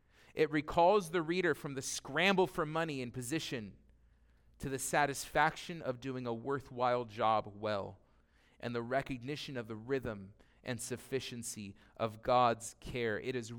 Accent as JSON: {"language": "English", "country": "United States", "said": "if I really do fit that rich category as an American, as a Westerner, that makes me a little bit uncomfortable."}